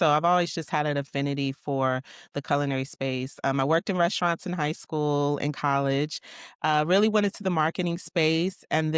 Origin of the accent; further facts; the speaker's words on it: Houston, Texas, United States; I am from Houston, Texas.